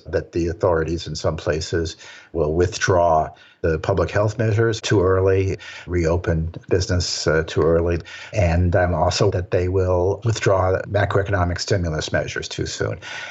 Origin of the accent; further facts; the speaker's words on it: San Francisco, California, United States; My hometown originally happens to be San Francisco